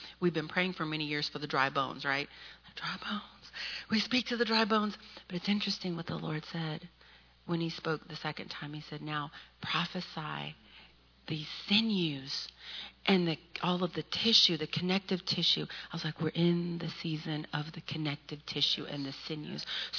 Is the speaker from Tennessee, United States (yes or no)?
yes; Nashville, Tennessee, United States; I'm from, actually, I grew up here in Nashville. So I moved here as a little girl when I was 9 years old in 85. And grew up being the only Hispanic American girl in all of the schools that I was